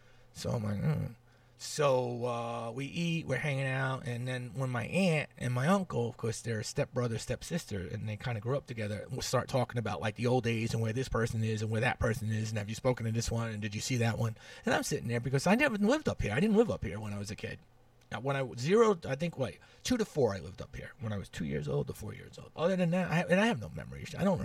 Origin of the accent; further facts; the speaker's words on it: Brooklyn, New York, United States; I'm from Brooklyn.